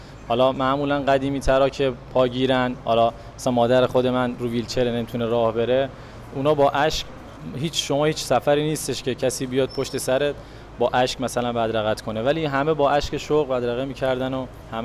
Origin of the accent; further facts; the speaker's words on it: Mashhad, Razavi Khorasan, Iran; now in Tehran, Iran; ما مشهدیم ولی ساکن تهرانیم. از تهران میایم